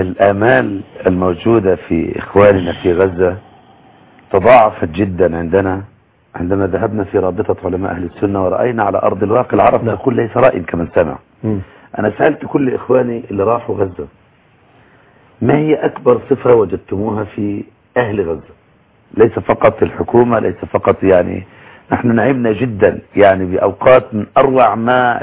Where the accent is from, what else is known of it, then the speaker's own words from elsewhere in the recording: Egypt; زي ما بيقولوا عندنا في مصر